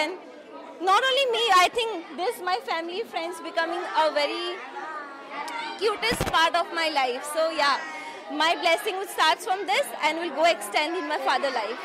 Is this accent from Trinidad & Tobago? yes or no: no; Dubai, United Arab Emirates; I'm Miss Diva Universe Dance 16 finalist. I'm the dancer from Dubai.